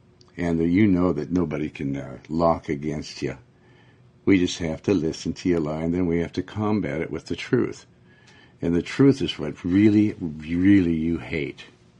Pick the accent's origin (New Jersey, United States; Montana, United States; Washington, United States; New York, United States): Montana, United States; I was raised in Montana before homosexuals were there